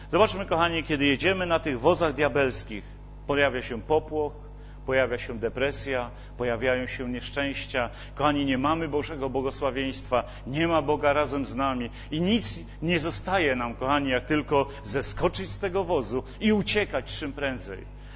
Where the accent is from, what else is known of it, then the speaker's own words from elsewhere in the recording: Silesian Voivodeship, Poland; U nas się na Śląsku mówi taką właśnie myśl